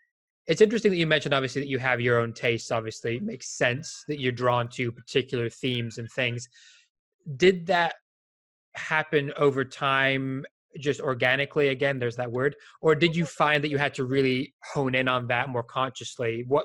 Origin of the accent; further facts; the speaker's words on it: Spain; But I'm British, I'm Iranian, I grew up in Spain.